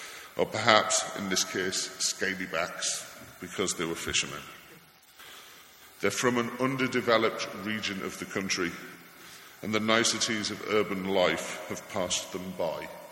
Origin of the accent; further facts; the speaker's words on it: Middlesbrough, North East England, United Kingdom; When I grew up in Middlesbrough, we had a name for those who grew up in the moorland villages surrounding us